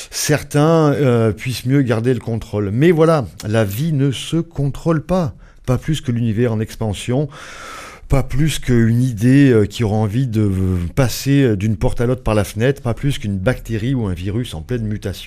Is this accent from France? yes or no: yes; France; même chez nous en France, hein.